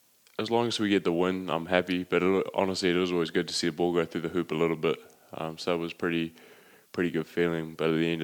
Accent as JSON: {"language": "English", "region": "Auckland", "country": "New Zealand", "tie": "born or raised there", "said": "we go from Auckland, my hometown, we go through either LA, San Fran, or now Houston"}